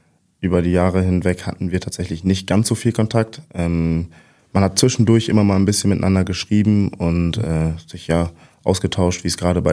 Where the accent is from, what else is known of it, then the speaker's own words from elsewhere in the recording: Westerstede, Lower Saxony, Germany; also born or lived in Duisburg; Genau, dann nach Westerstede mit 7 Jahren.